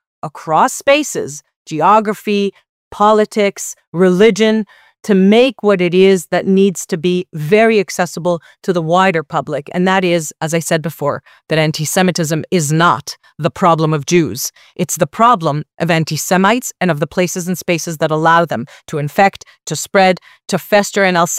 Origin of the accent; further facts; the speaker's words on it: Canada; I grew up in Canada, you in New York City, Lahav also in the States.